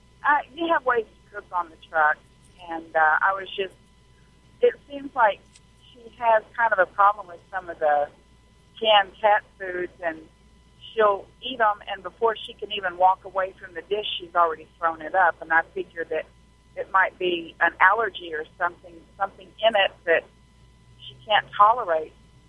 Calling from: Arkansas, United States; Well, I'm in Arkansas right now. I'm a truck driver.

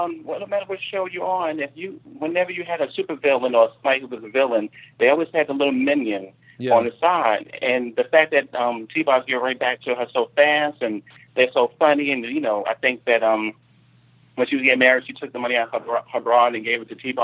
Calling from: Brooklyn, New York, United States; calling from Brooklyn.

